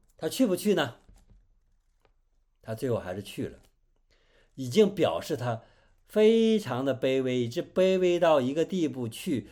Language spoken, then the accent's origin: Chinese; China; 所以说，我们中国人的背景也是类似的，我们中国人也是不可以接受的